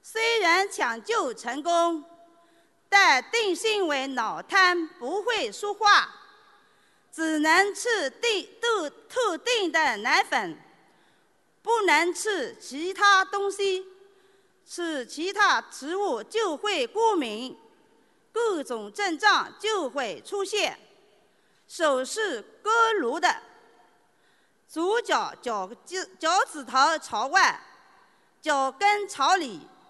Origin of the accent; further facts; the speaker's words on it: Jiangsu, China; 我来自江苏，能够接触这个佛法是由于我的小孙子。